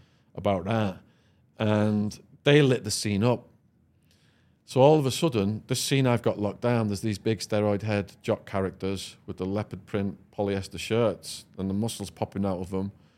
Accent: Widnes, North West England, United Kingdom; now in United States; So when I arrived from Widnes, Cheshire, shout out to Widnes, Cheshire, Widnes Massive, and I was talking to the Americans in my Widnesian voice

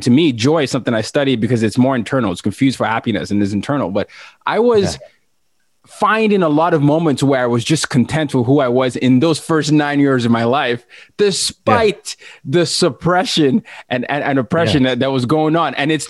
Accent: Nigeria; But so I shared with you that I'm from Nigeria, but I don't know if you know that I grew up in 5 countries and 4 continents.

